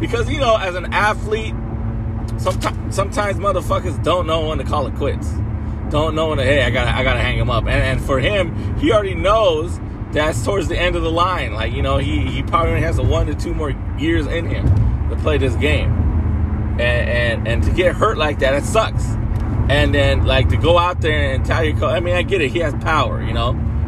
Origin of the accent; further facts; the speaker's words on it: California, United States; He's from California, though. I'm from California, so I'm on California.